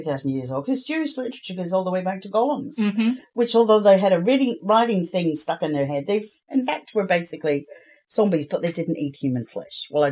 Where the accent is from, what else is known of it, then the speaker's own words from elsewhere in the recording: Ireland; accent: Irish; I went back into my Irish accent then and said films, didn't I?